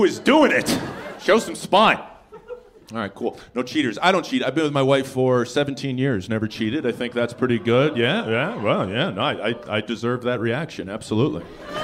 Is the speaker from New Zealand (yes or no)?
no; Canada; I've been called gay by Americans because I'm Canadian